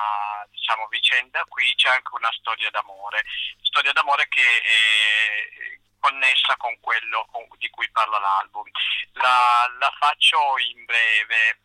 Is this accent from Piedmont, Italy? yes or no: yes; Turin, Piedmont, Italy; Ho quindi cercato dei musicisti qui a Torino, perché io sono di Torino